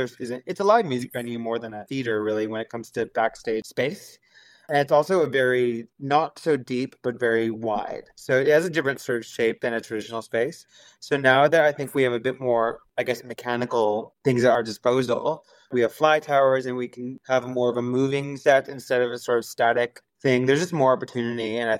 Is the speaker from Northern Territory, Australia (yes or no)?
no; Sydney, New South Wales, Australia; I'm from Sydney myself